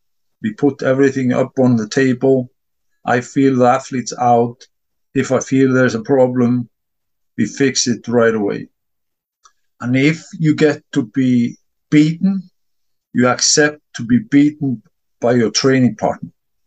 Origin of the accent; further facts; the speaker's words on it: Iceland; now in Sweden; And then I'm a Nordic country guy. I'm from Iceland and I live in Sweden.